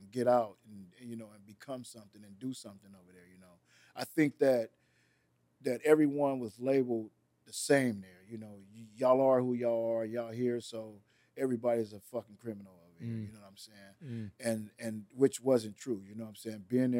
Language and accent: English; Los Angeles, California, United States; The way L.A. is set up, and if I was born and raised in the Pueblos, whether I got nail tattoo or wore nail red rag or ever hollered blood out my mouth, I'm labeled as a Pueblo.